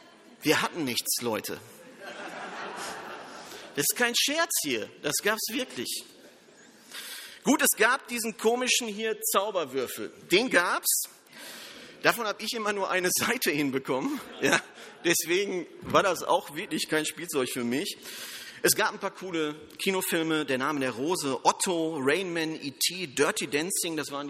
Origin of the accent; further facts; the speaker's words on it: North Rhine-Westphalia, Germany; Jugendarbeitslosigkeit im Ruhrpott, wo ich herkomme.